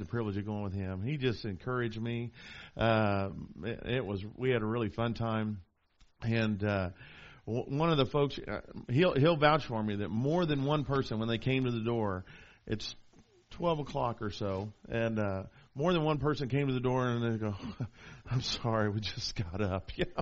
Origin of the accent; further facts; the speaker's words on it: Dallas, Texas, United States; I'm a Texas boy. I was born in Baylor Hospital over in Dallas at 4:54 in the morning, way back in the early 60s.